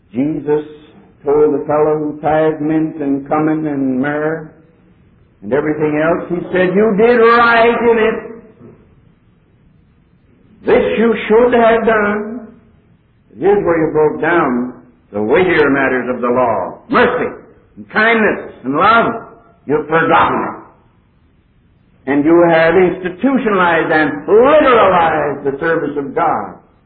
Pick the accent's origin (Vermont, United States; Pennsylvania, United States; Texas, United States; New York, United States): Pennsylvania, United States; I come from Pennsylvania. Pennsylvania Dutch have a way of saying things backwards.